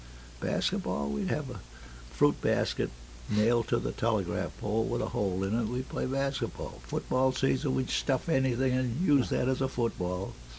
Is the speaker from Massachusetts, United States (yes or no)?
yes; Boston, Massachusetts, United States; I grew up in East Boston, up near the racetrack, Byron Street. My family's still there. I still have a family there in East Boston.